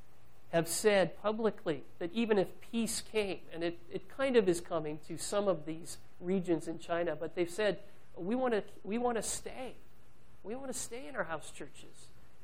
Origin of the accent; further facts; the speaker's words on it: Canada; being a Canadian, I have a narrow perspective on the church and what it looks like in the world.